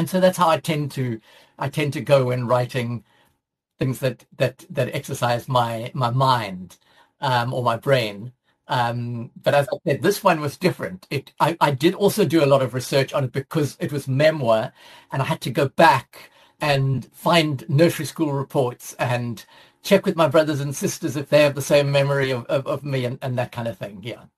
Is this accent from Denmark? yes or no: no; South Africa; because of growing up in South Africa, I was very exercised about racism.